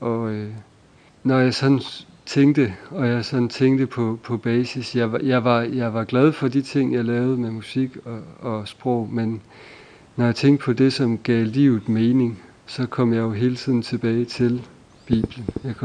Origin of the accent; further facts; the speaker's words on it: Snejbjerg, Central Denmark Region, Denmark; jeg kommer fra Snejbjerg, det var måske det første, jeg skulle starte med. Snejbjerg, der ligger lige ved siden af Herning